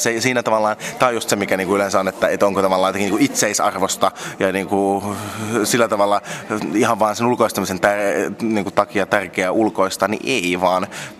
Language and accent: Finnish; Helsinki, Uusimaa, Finland; Toki mä oon itse niinku Helsingistä helsinkiläinen